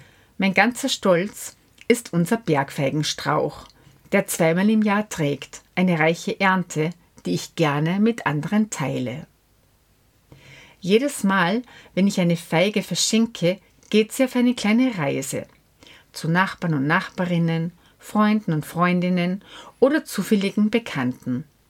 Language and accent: German; Greece; now in Altenstadt, Germany; Altenstädter, zugezogen aus Griechenland. Ich wurde in Griechenland geboren und wuchs in einer Umgebung auf, in der ein eigener Garten kaum möglich war.